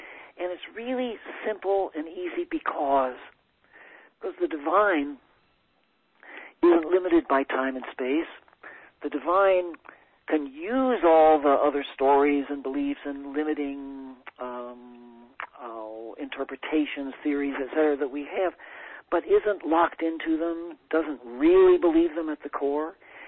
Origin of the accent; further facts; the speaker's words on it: the South, United States; accent: southern; That's my southern accent, y'all.